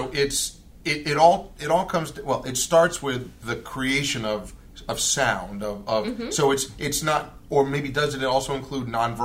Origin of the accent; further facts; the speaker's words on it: Boston, Massachusetts, United States; Yeah, I grew up in Boston. It took me years to get rid of, to reinstall my R's back in the conversation.